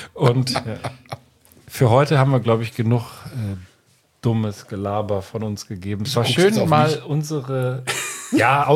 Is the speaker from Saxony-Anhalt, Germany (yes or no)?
no; Hesse, Germany; also born or lived in Berlin; ich bin ja in Hessen auch aufgewachsen.